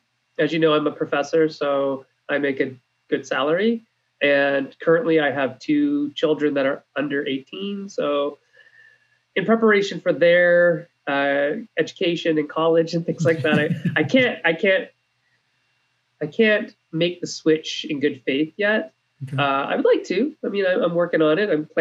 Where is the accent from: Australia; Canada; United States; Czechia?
Canada; I'm fine with calling it whatever because I'm Canadian.